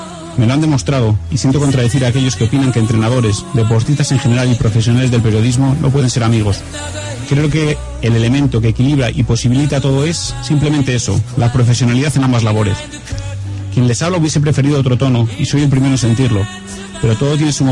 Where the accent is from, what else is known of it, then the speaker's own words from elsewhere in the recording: Segovia, Castile and León, Spain; me propuse no olvidar mis raíces y sentirme orgulloso siempre de donde vengo. Lo primero fue sencillo. Para mí Segovia tiene todo lo que busco